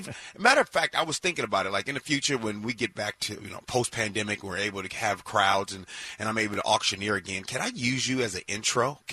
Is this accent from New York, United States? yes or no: no; Chicago, Illinois, United States; now in Washington, United States; I'm looking forward to it, considering I'm born and raised in Chicago. Didn't move here to the state of Washington until 1999.